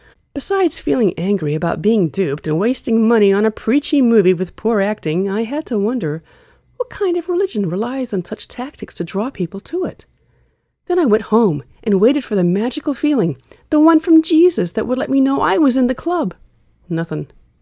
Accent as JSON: {"language": "English", "town": "Houston", "region": "Texas", "country": "United States", "tie": "born or raised there", "said": "And growing up in Houston in the 70s with Jimmy Carter for president, it was almost an assumed requirement."}